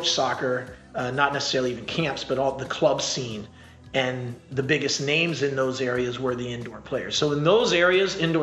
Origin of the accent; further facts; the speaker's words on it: Maryland, United States; I grew up in Maryland, so I'm always aware of the indoor teams.